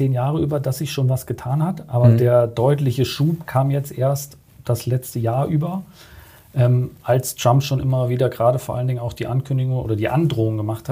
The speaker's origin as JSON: {"language": "German", "town": "Frankfurt", "region": "Hesse", "country": "Germany", "said": "Ich komme aus Frankfurt"}